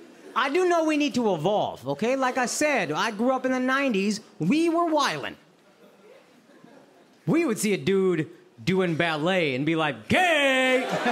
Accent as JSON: {"language": "English", "region": "Texas", "country": "United States", "tie": "born or raised there", "said": "Like, look, I grew up in Texas. Born and raised, I have some crazy... Yo, absolutely, absolutely. This is my home, and I have some crazy conservative friends whom I love."}